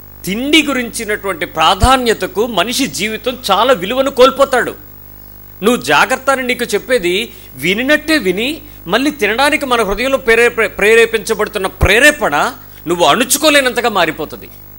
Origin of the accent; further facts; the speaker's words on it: South India, India; నేను south India నుంచి వెళ్ళడం వల్ల నాకు ఆంధ్ర వంటలన్నింటినీ నాకు పెడతారు